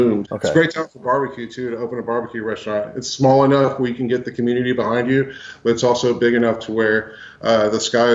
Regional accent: Magnolia, United States; Because I grew up in Magnolia. That was a town that I was from. Went to elementary school there, went to junior high there, went to high school there

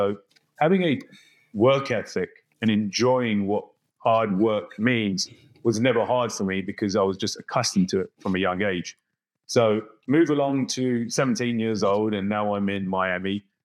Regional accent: London, United Kingdom; I was born and raised in North London. That's where I'm from. My parents are immigrants from India. My mother came when she was married to my father at 20 years old, arranged marriage, very typical of Indian culture. Grew up in North London, middle-class

